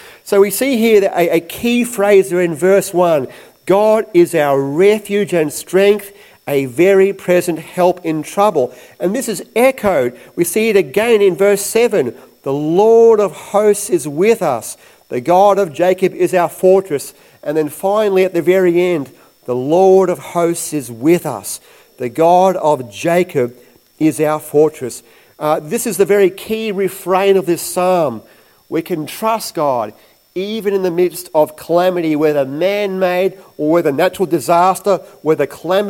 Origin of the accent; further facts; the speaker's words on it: Queensland, Australia; Growing up in Queensland, one of my greatest fears was of the dreaded cyclone.